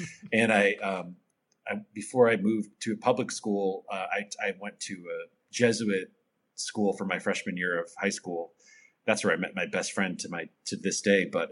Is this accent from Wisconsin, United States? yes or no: yes; Milwaukee, Wisconsin, United States; I grew up in Milwaukee